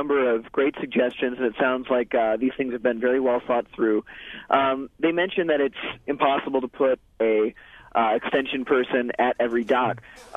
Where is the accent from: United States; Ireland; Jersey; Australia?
United States; Madison, Wisconsin; I mean, I'm from Madison.